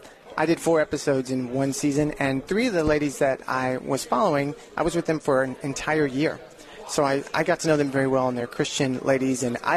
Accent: Houston, Texas, United States; Texas. Houston, Texas.

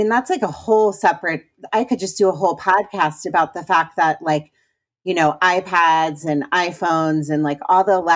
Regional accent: Potomac, Maryland, United States

